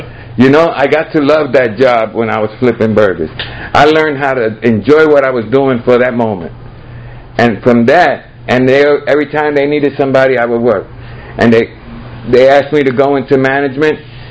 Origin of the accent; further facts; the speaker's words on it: Brooklyn, New York, United States; I'm from Brooklyn. It's as natural as that be for me.